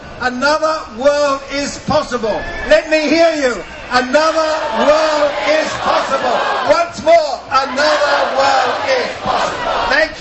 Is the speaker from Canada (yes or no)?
no; England, United Kingdom; I would like to say, as an Englishman, British passport, served in the army, paid my taxes, and really proud of my country, I am now ashamed.